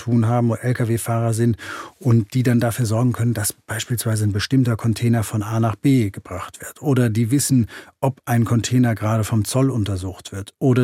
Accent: Hamburg, Germany; Und darum hat sich bei uns in der Stadt, ich bin ja Hamburger

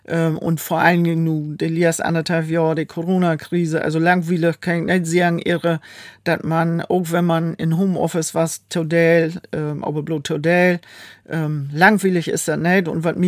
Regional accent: Lower Saxony, Germany; 61 Jahre alt, bin verheiratet, wir haben zwei erwachsene Kinder, wir haben fair, wunderbare Enkelkinder. Ich komme aus Landkreis Leer, aus Buhren, ist meine Heimatgemeinde, wo ich auch noch kommunalpolitisch mit aktiv bin.

